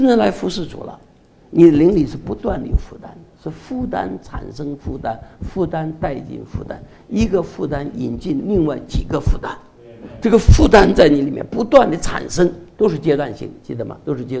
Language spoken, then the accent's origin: Chinese; Taiwan; 但是我们台湾人也不要生气啊